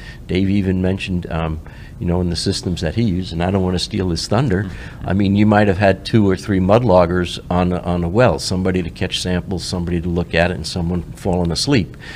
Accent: New York, United States; The oil industry, when I was growing up in the New York metro area, all the big companies were centered up there.

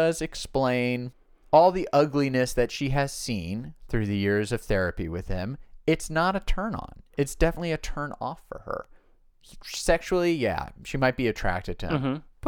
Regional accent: California, United States; Because we're from California.

